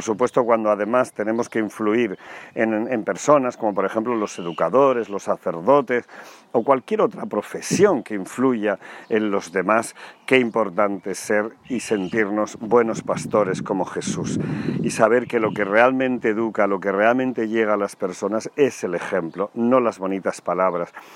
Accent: Porcuna, Andalusia, Spain; En mi pueblo, en Porcuna, es una gran fiesta

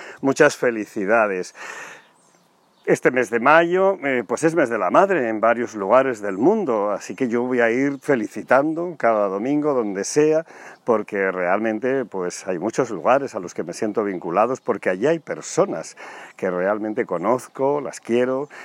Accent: Porcuna, Andalusia, Spain; En mi pueblo, en Porcuna, es una gran fiesta

